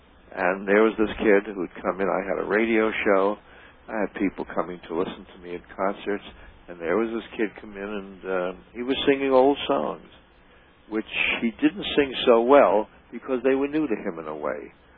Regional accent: Winnipeg, Manitoba, Canada; You don't get far out of a crystal set in Winnipeg, Manitoba, in the middle of the prairie.

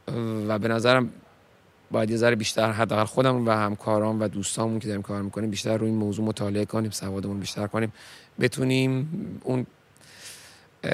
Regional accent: Iran; حالا بگم من ایرانیم که خیلی چیز کلیه.

